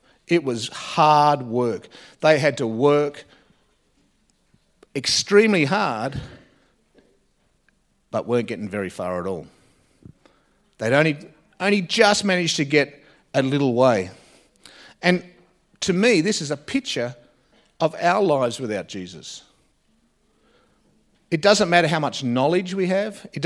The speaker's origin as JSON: {"language": "English", "town": "Canberra", "region": "Australian Capital Territory", "country": "Australia", "tie": "born or raised there", "said": "if you're a Canberran born and bred like me, there wasn't many in my era that were born and bred in Canberra."}